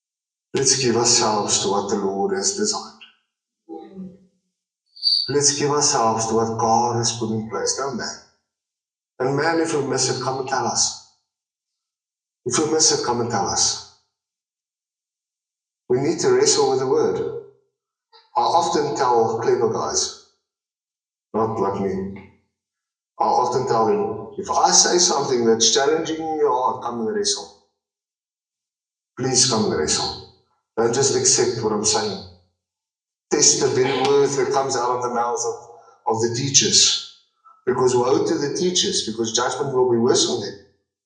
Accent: South Africa; I'm from South Africa. It's a different continent.

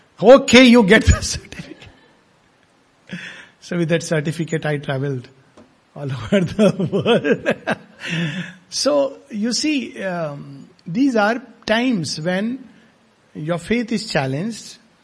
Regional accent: India; Because one of the things that I learned as an Indian is that death doesn't exist.

